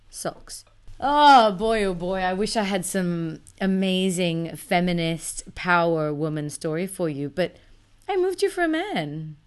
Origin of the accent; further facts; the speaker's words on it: Singapore; Well, I understood a little bit because growing up in Singapore, the language is sure. around you.